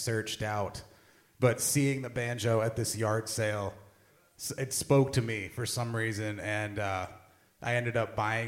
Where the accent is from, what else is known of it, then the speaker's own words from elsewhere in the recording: Durham, North Carolina, United States; I was always interested in music as a kid, and growing up in Durham, there's a lot of music around.